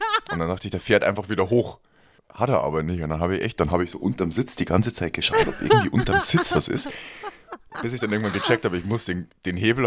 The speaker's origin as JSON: {"language": "German", "town": "Landshut", "region": "Bavaria", "country": "Germany", "tie": "born or raised there", "said": "Wenn ich jetzt daheim bin, also in meiner Heimat"}